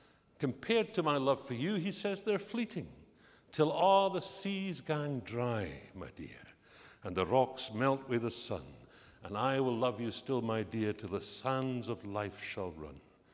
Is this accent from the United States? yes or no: no; Annan, Scotland, United Kingdom; I haven't lived there for more than 40 years, but I'm from Dumfriesshire.